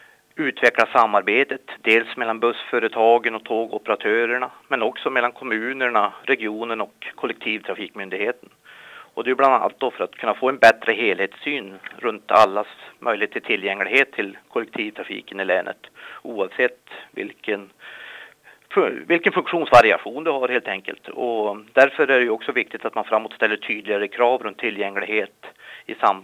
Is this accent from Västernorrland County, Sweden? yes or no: yes; Härnösand, Västernorrland County, Sweden; Jag kommer från Sticksjö utanför Härnösand. Där är jag bosatt